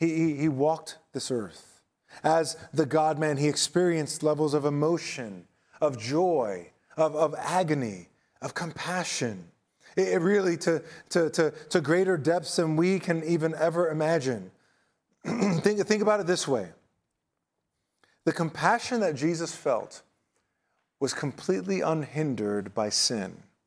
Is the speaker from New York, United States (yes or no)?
yes; Manhattan, New York, United States; I grew up in Manhattan. Long Island might as well have been another country to me growing up there in the projects.